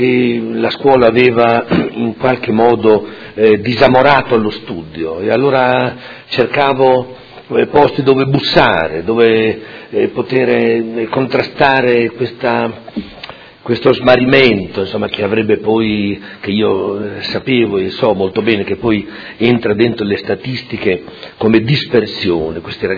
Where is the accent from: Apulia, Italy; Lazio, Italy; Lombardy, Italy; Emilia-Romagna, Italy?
Emilia-Romagna, Italy; Modena; E come modenese, come persona che insomma abita a Modena da sempre